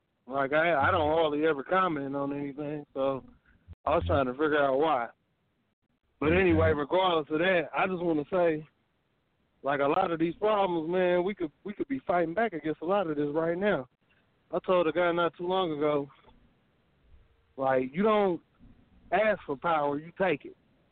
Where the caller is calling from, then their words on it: Indianapolis, Indiana, United States; Indianapolis.